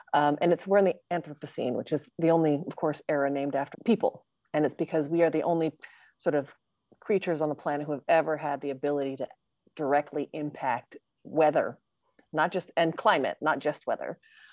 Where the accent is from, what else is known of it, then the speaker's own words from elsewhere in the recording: Colorado, United States; but I'm from Colorado. Originally. And in the Rockies, we've got the pine beetle.